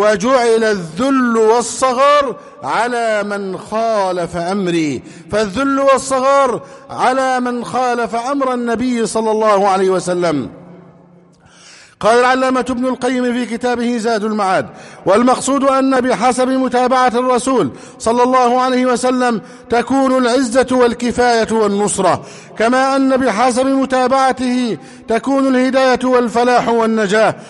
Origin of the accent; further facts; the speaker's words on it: Egypt; اللهم احفظ بلدنا مصر أمنا أمانا